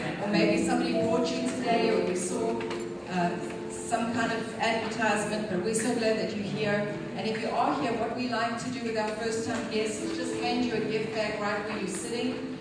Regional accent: South Africa; You know, I grew up in South Africa

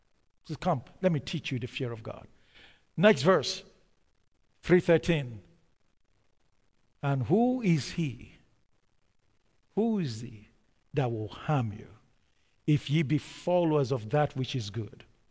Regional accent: Nigeria; Every time I read that verse, I think about growing up in Nigeria and the kind of relationship that we have with our fathers, with our parents.

